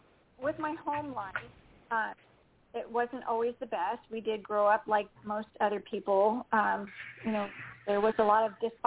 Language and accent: English; California, United States; also born or lived in Florida; So we moved from Florida to California about third grade, and we started going to a Presbyterian church.